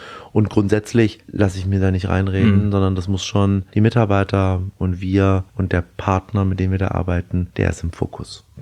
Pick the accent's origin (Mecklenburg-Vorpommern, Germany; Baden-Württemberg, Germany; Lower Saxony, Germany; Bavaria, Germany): Bavaria, Germany; Erlangen; meine Eltern sind mit mir vor der Wende rüber und haben dann irgendwann 91 in Erlangen oder in Erlangen-Dexendorf bei Nürnberg die Seebachstuben übernommen. Und so bin ich eigentlich im Restaurant groß geworden